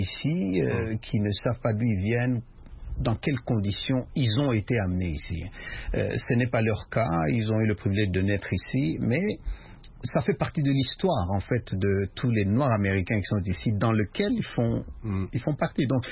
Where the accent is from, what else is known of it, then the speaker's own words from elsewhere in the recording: Rwanda; born there; also born or lived in Burundi / DR Congo; Je suis né là-bas, mais j'ai eu l'avantage de vivre au Burundi et au Congo.